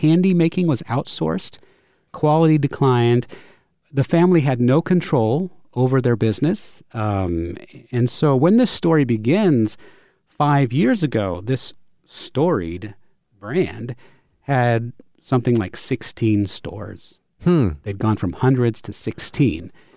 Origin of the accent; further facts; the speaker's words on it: Florida, United States; I grew up in Florida, so we had a few there.